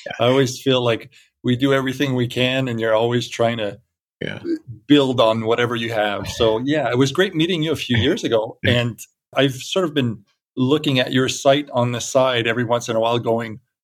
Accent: Canada; Travel has always been very important for my family. Being Canadian, we get longer vacations than American.

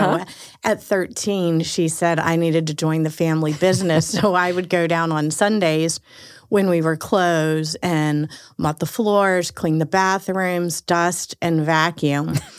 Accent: Norfolk, Virginia, United States; In Norfolk, Virginia.

